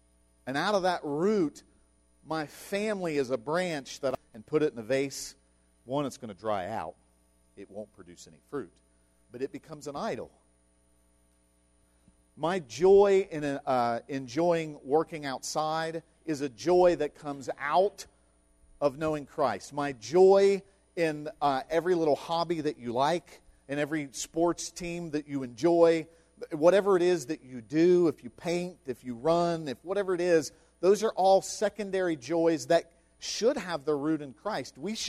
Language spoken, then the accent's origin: English; West Virginia, United States; It doesn't matter that I'm from West Virginia and he's from Beijing.